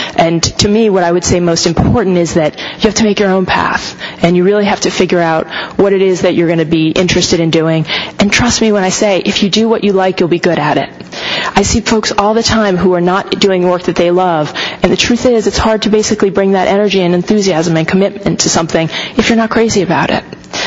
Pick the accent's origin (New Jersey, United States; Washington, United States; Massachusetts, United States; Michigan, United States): New Jersey, United States; But I was from New Jersey and I wanted to clerk there.